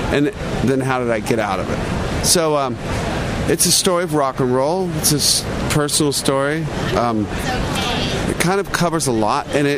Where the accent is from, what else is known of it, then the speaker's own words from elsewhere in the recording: Seattle, Washington, United States; Yeah, growing up in Seattle. Great family. Youngest of eight kids.